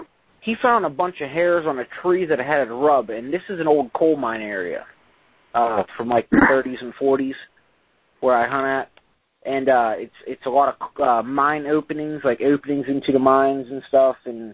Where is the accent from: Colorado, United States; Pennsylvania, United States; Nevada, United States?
Pennsylvania, United States; Okay, I'm from Southern PA. I'm literally about a 45-minute drive from Mountaineer Racetrack in West Virginia.